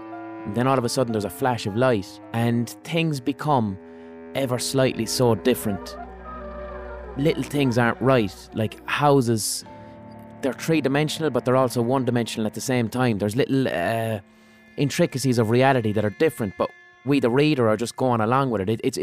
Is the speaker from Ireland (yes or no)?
yes; Limerick, Munster, Ireland; where I grew up in Limerick, okay?